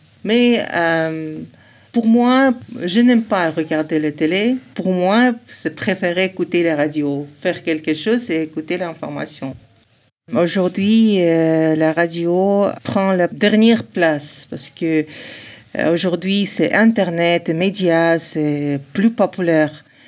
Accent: Ingushetia, Russia; French is a second language; now in Toulouse, France; Je viens de Russie, de la Nord-Caucase. Mon nationalité est ingouche.

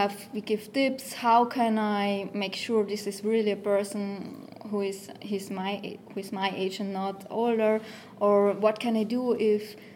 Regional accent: Innsbruck, Tyrol, Austria; English is a second language; I'm from Innsbruck, Austria.

